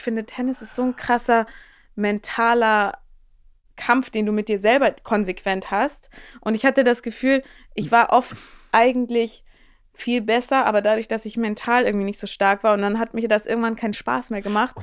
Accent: Maschen, Lower Saxony, Germany; also born or lived in Hamburg; Nee, ich bin noch aus Maschen. Ich bin in Hamburg geboren, aber eigentlich in Maschen.

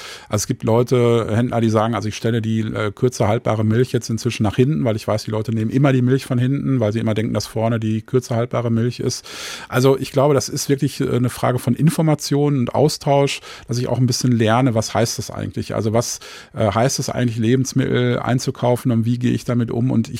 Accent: North Rhine-Westphalia, Germany; born there; Ich bin im Sauerland geboren.

